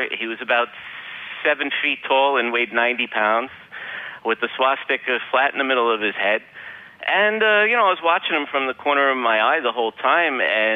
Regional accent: Brooklyn, New York, United States; Dude, I'm from Brooklyn. Do you think Costa Rica scares me?

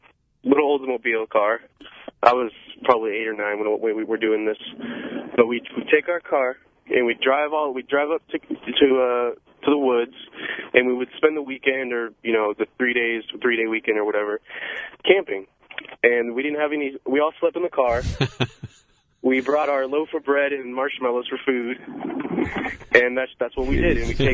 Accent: Phoenix, Arizona, United States; Their idea of camping was we grew up in Phoenix, Arizona.

